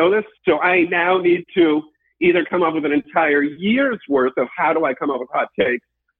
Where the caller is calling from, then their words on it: Massachusetts, United States; From the great state of Massachusetts, the great Commonwealth of Massachusetts.